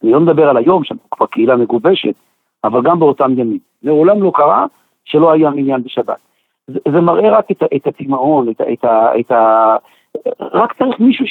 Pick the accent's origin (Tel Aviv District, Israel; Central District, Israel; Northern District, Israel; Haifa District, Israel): Central District, Israel; Rehovot; גם בתור ילד גדלתי ברחובות שסך הכל יש שם קהילה חרדית מאוד גדולה